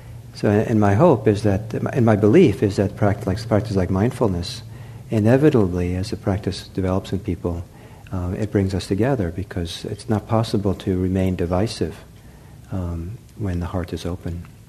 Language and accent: English; Norway; also born or lived in United States; So I'm originally from Norway, so in 1974 I went back to Norway, 1975 I think.